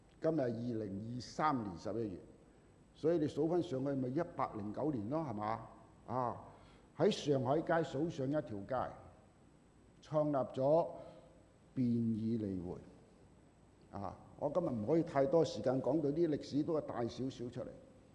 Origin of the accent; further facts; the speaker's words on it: Lai Chi Kok, Kowloon, Hong Kong; 我喺荔枝角長大噶